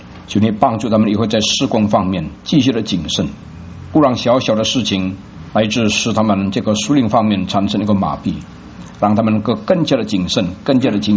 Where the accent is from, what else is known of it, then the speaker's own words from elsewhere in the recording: Indonesia; 感谢神，我是在印尼长大